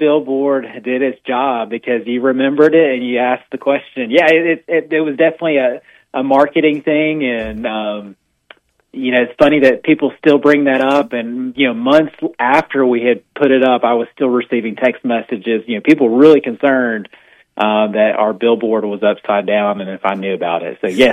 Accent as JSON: {"language": "English", "town": "Knoxville", "region": "Tennessee", "country": "United States", "lives_now": "Alabama, United States", "said": "I'm from Knoxville, Tennessee. So I graduated from the University of Tennessee, but I've been in Alabama long enough that I can say Roll Tide"}